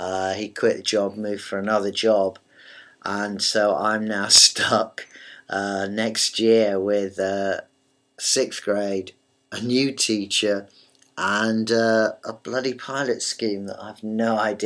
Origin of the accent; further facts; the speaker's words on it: England, United Kingdom; And because I'm English, I thought, well, I won't argue.